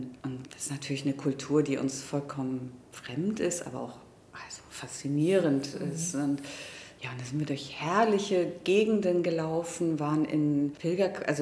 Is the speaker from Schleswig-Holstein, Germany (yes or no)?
no; Mecklenburg-Vorpommern, Germany; ich komme ja aus Mecklenburg-Vorpommern, bin natürlich auch oft